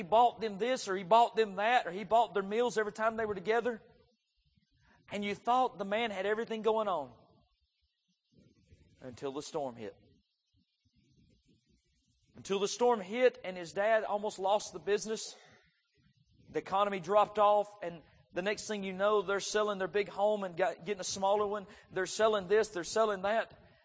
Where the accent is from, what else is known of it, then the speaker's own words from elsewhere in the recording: Sneed, Alabama, United States; His parents owned a trucking company there where I grew up in Sneed, Alabama.